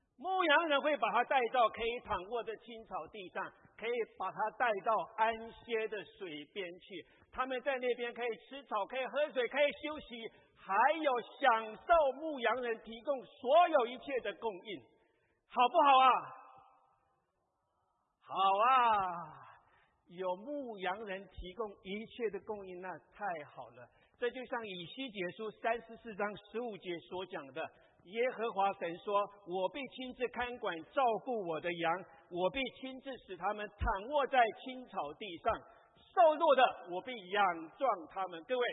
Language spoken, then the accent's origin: Chinese; Hualien, Hualien County, Taiwan; 我六月份的时候我在台湾，我在我的家乡花莲住了一个月的时间